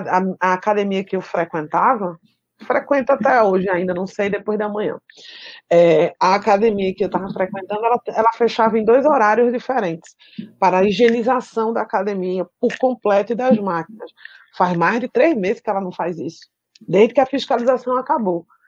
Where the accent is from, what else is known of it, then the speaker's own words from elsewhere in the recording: Pernambuco, Brazil; Enquanto sociedade brasileira, a gente falhou. Enquanto pernambucano, a gente falhou.